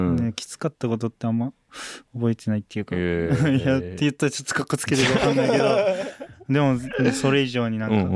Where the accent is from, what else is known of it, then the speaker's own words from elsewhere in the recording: Sarufutsu, Hokkaido, Japan; 北海道がまあこうやってあったら、うん、この一番上のところのサルフツ村っていう、サルフツ